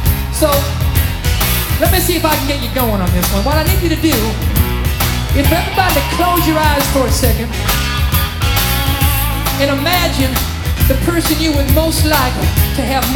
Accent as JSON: {"language": "English", "region": "Midwest", "country": "United States", "said": "Because I know I'm from the Midwest too"}